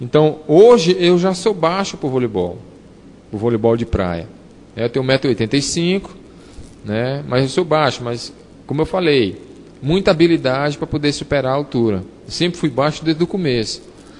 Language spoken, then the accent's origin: Portuguese; Bacabal, Maranhão, Brazil; born there; also born or lived in Alenquer / Marabá / Pedreiras / Russas; now in Ceará, Brazil; eu morei minha infância todinha no interior, né? Na cidade de Bacabal, onde eu nasci. Depois eu fui para Alenquer, no Pará, uma cidade bem pequena. Depois eu fui para Marabá, também no Pará. Pedreiras, no Maranhão. Morei em Russas, aqui no Ceará.